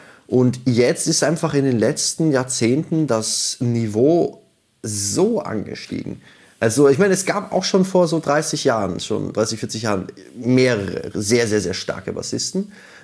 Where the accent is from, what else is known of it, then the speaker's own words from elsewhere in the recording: Vienna, Austria; ich komme ja aus Wien.